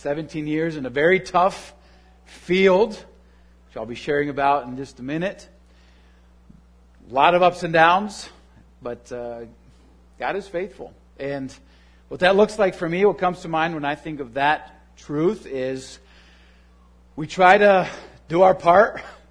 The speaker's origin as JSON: {"language": "English", "country": "Spain", "tie": "born or raised there", "second_language": "English", "lives_now": "Grand Rapids, United States", "said": "I was born and raised in Spain."}